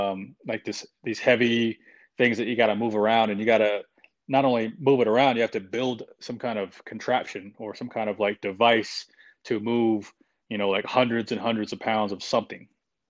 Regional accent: Oklahoma, United States; Yeah, so I grew up in a small town in Oklahoma, and, you know, my mom raised me along with my sister

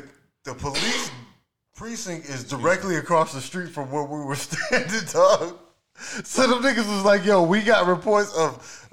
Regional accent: South Carolina, United States; I'm from South Carolina, bro.

